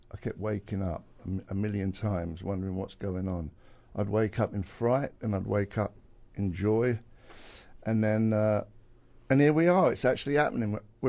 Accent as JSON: {"language": "English", "country": "United States", "said": "I'm American"}